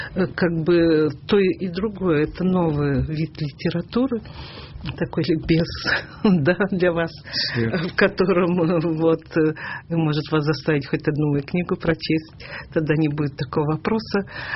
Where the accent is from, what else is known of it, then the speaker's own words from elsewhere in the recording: Ivano-Frankivsk, Ivano-Frankivsk Oblast, Ukraine; born there; поскольку я родилась в Ивано-Франковске